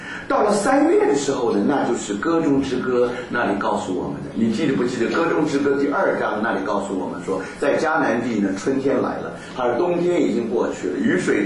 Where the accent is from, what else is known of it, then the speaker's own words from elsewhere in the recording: China; 我们中国人讲说无花果树是没有花的果